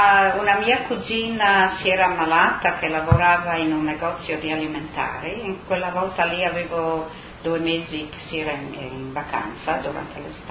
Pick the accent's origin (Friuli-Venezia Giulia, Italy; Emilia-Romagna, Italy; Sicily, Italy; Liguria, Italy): Friuli-Venezia Giulia, Italy; Maiano; also born or lived in Buia; io sono di Maiano, sono nata a Buia, mio papà è di Maiano, sono nata a Buia perché la mamma era andata a trovare i genitori. Ma sono di Maiano, è cresciuta a Maiano